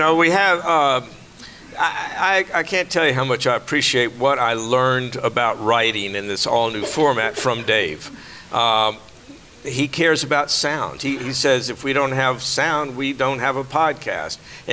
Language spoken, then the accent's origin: English; Alabama, United States; I grew up in the South. It's no secret, I was born in 1949, so I was entering first grade when the Brown versus Board decision was about to be enacted. If the state of Alabama, where I was being raised